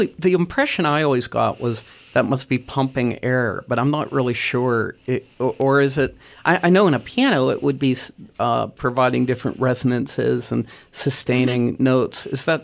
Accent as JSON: {"language": "English", "town": "Churchill", "region": "Pennsylvania", "country": "United States", "tie": "born or raised there", "said": "And I grew up in Churchill, so I know Monroeville quite well."}